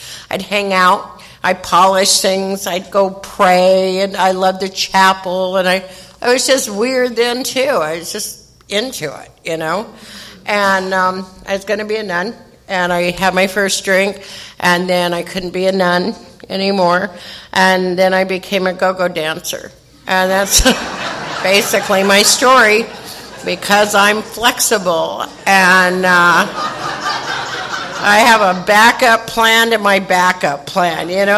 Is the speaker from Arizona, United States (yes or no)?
yes; Phoenix, Arizona, United States; But I grew up in Phoenix. I went to St. Agnes. I love being Catholic.